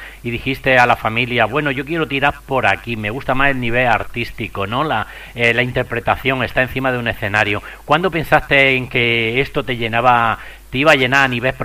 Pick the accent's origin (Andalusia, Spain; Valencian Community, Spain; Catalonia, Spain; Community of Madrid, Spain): Andalusia, Spain; Granada; Es como yo soy granaíno, andaluz, y resulta que no toco la guitarra ni me gusta mucho el flamenco